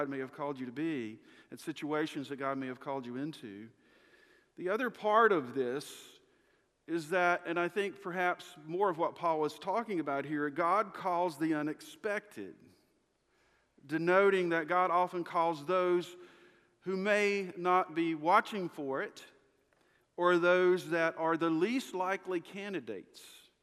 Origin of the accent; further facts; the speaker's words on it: West Virginia, United States; also born or lived in Kentucky; now in Alabama, United States; I mean, I was raised in West Virginia, went to school in Kentucky, married a girl from Florida, and ended up in Alabama.